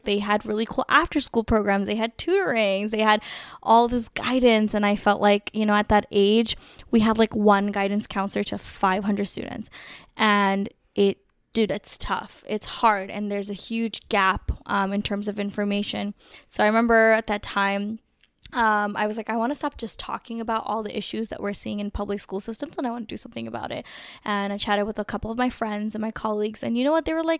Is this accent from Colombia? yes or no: no; Bronx, New York, United States; I'm a city gal, you know, grew up in the boroughs. I grew up in the Bronx, in a bustling ethnic enclave, had a ton of like Yemenis and South Asians